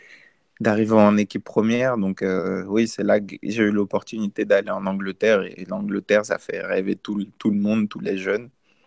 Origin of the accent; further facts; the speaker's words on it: France; also born or lived in Côte d'Ivoire; j'ai grandi en France. Je suis arrivé en France, j'étais encore tout petit, j'étais bébé. Ma mère est française